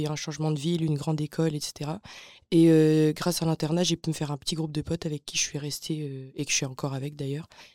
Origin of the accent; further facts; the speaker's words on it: Mons, Wallonia, Belgium; Bah du coup, moi, je viens de Mons, où les cercles étudiants sont assez répandus.